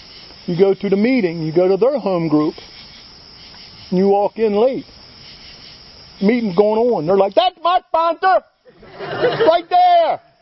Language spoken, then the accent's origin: English; Baltimore, Maryland, United States; I'm an addict from Baltimore.